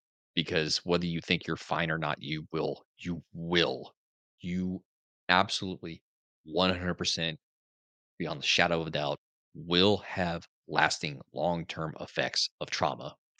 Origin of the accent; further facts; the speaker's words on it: Indianapolis, Indiana, United States; It happened in Greenwood, Indiana. My hometown was Indianapolis.